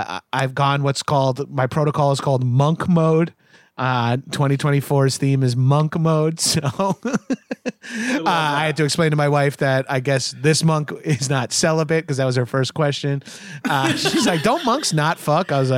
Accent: New York, United States; One lady's from Queens. I said, oh, I'm from Long Island.

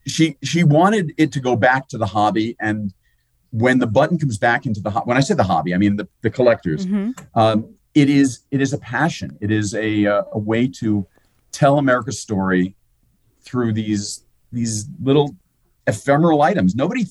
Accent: New York, United States; When I was in the fourth grade, growing up in New York, we took a field trip to Teddy Roosevelt's summer home in Oyster Bay.

